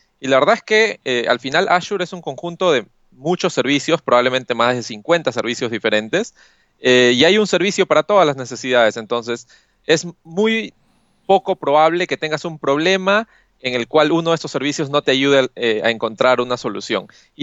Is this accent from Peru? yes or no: yes; Pucallpa, Ucayali, Peru; now in Lima, Peru; yo estoy basado en Perú. Yo soy originalmente no de Lima, sino de Pucallpa, una pequeña ciudad en la parte del Amazonas, de la Amazonía peruana. Vivo en Lima ya hace un buen tiempo